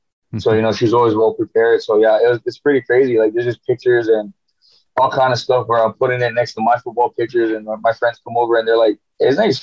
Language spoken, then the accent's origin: English; Hawaii, United States; I'm born and raised in Hawaii.